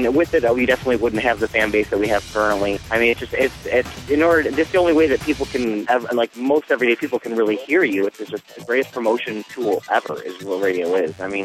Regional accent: Chicago, Illinois, United States; Yeah, we're all from Chicago.

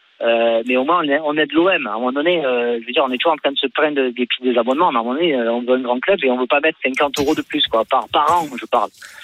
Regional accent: Provence-Alpes-Côte d'Azur, France; Je viens du Var, moi. Je viens à côté de Saint-Tropez. Je veux dire, dans un petit village

